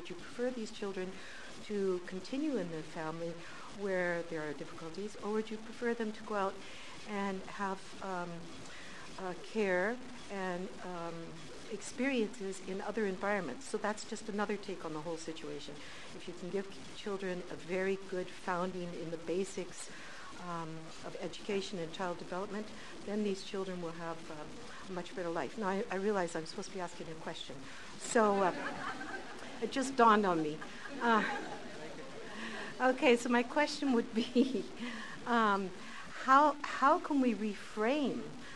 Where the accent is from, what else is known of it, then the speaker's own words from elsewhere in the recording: United States; moved away as an adult; now in Canada; I first came to Canada with my husband in 1969, I'm from the U.S., but I am a Canadian now. this is my chosen country.